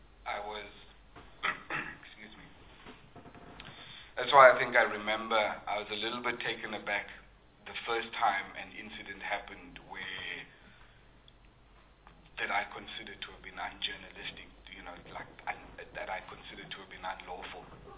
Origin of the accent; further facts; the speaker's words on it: Cradock, Eastern Cape, South Africa; as a kid, growing up in Craddock, I used to watch I used to watch the news on SABC 1, 2, and 3.